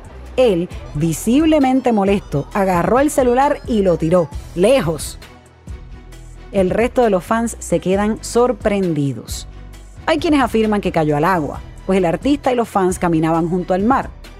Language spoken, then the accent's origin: Spanish; Puerto Rico; me incluyo yo también, que soy boricua